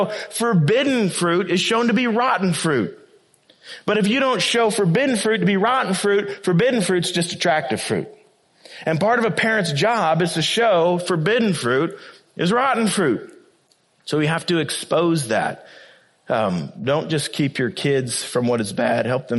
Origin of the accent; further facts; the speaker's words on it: Iowa, United States; I'm from Iowa. I'm like, it's a deer.